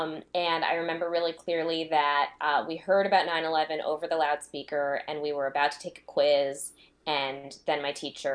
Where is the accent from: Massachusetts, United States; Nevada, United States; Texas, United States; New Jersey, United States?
New Jersey, United States; I grew up in New Jersey, so I remember also that you could see and smell the smoke from where I lived in New Jersey.